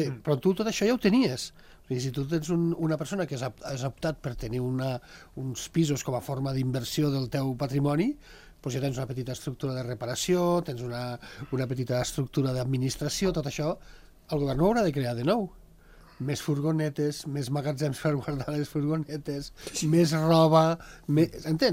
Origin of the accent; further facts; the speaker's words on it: Fontaneda, Sant Julià de Lòria, Andorra; Això és un fenomen que ha passat, per exemple, al meu poble de Fontaneda.